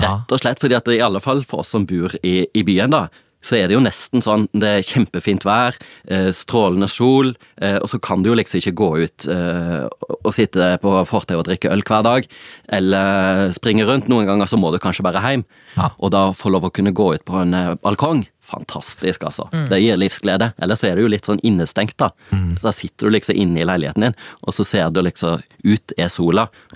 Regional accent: Vestland, Norway; Ja, det forblir når jeg hjemme I Sogn da, på ferie.

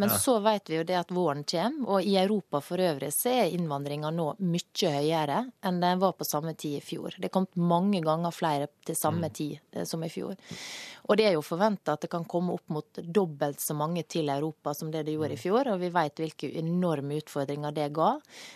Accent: Møre og Romsdal, Norway; Jeg er jo sunnmøring og ser lys på fremtiden.

